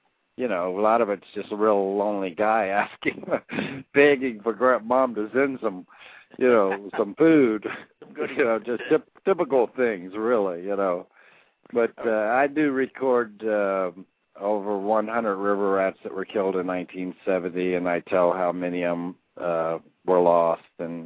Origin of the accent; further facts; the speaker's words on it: the South, United States; I didn't graduate high school. I'm a Southerner. I can't speak correctly